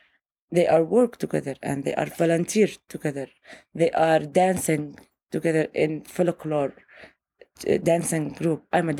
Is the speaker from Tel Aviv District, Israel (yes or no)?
no; Deir Tarif, Central District, Israel; English is a second language; I'm not from Ramallah, you know. I'm from Deir Tarif. It's a village near Ramla. Ramla, it's a city inside 48 land.